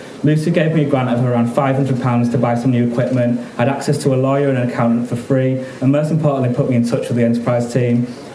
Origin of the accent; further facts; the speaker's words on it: Leeds, Yorkshire and the Humber, United Kingdom; And after being stopped in 2 stores in my hometown of Leeds